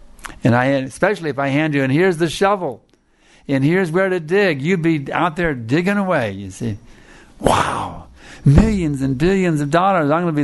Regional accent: United States; See, we had songs like this when we grew up with in America.

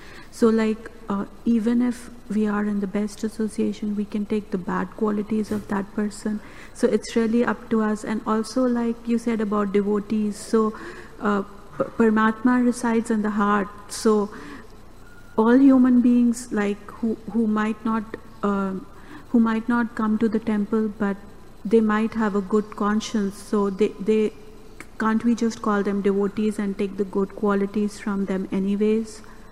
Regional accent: Varanasi, Uttar Pradesh, India; English is a second language; also born or lived in Agra; I was born in Agra, but raised up in Varanasi.

